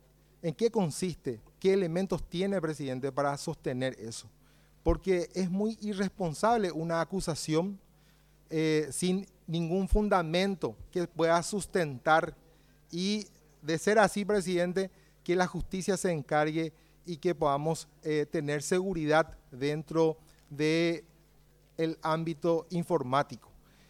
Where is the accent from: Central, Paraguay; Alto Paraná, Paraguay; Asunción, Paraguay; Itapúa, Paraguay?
Central, Paraguay; Guarambaré; no creo que solamente sea mi ciudad natal, la ciudad de Guarambaré, sino que creo que eso ya es medio normal dentro de todo el departamento central.